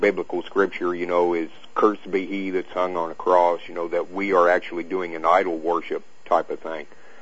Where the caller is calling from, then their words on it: Lincoln, Illinois, United States; I am calling from Illinois.